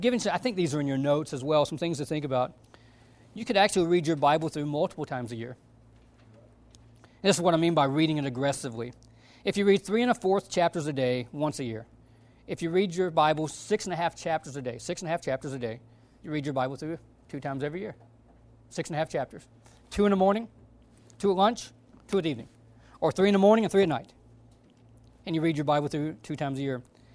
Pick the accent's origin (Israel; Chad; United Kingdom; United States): United States; Georgia; I grew up in Georgia. A lot of smoking in Georgia.